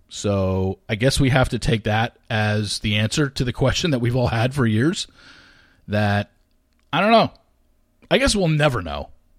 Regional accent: California, United States; I grew up in Orange County. Nobody talks like that in Orange County.

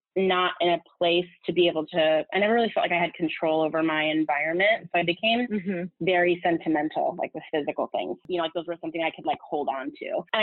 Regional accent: California, United States; while I was from California and flowers are everywhere and the LA flower market is massive

